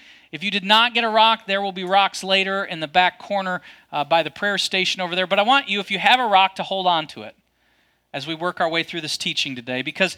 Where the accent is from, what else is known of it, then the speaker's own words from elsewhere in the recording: Kentucky, United States; We're from Kentucky. I mean, come on.